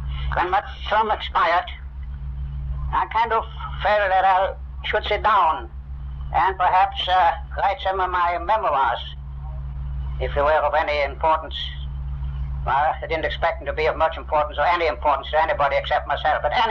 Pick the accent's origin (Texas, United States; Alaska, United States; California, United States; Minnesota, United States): Alaska, United States; Fairbanks; We left, we're from Fairbanks, if you want to say from the 4th Division